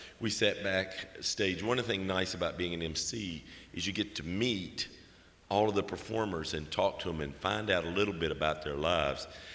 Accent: Charleston, West Virginia, United States; We have Mountain Stage in my hometown of Charleston

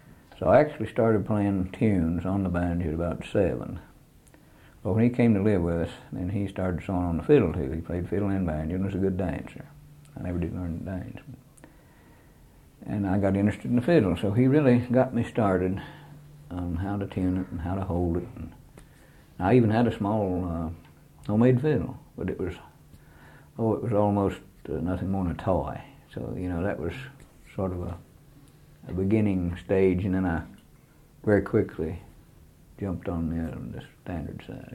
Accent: Bluefield, West Virginia, United States; born there; I was born in Bluefield, West Virginia.

